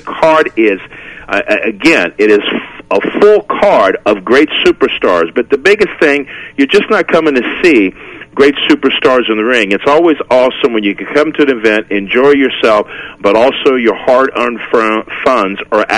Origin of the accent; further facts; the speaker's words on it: Pembroke, North Carolina, United States; I'm truly from the Lumbee Nation, which is in Pembroke, North Carolina.